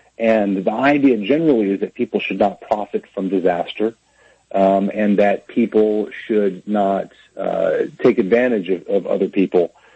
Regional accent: Louisiana, United States; because I grew up in Louisiana, like all of us.

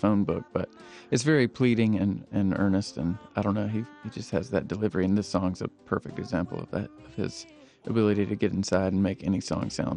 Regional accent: Augusta, Georgia, United States; now in Athens, United States; Georgia musician, songwriter. I live in Athens, Georgia, but I grew up in and around Augusta, Georgia.

